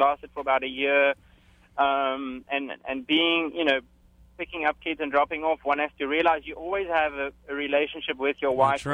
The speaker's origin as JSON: {"language": "English", "country": "South Africa", "moved": "as an adult", "said": "Yeah, originally I'm from South Africa."}